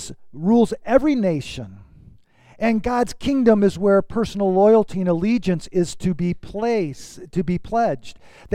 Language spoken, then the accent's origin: English; United States; I am thankful I'm American.